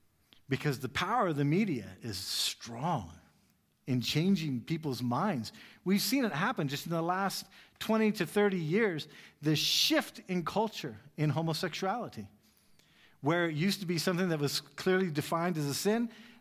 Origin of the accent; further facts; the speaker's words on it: United States; one of the reasons why a lot of Americans, and I'm an American in case you don't know